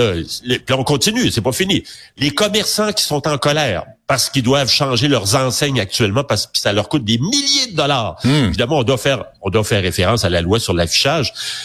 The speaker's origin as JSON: {"language": "French", "region": "Quebec", "country": "Canada", "said": "on parle de l'histoire un peu du hockey chez nous au Québec."}